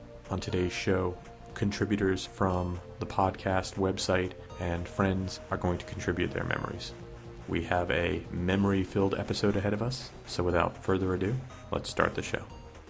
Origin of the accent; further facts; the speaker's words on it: New Jersey, United States; I grew up in New Jersey. And a rite of passage for many New Jersey families is to spend time down the shore during the summer.